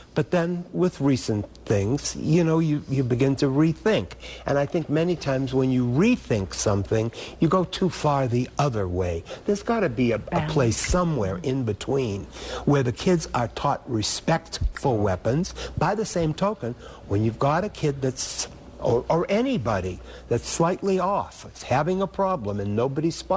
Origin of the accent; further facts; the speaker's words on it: Boston, Massachusetts, United States; I'm from Boston, Massachusetts. I don't think I ever even saw a gun out in public.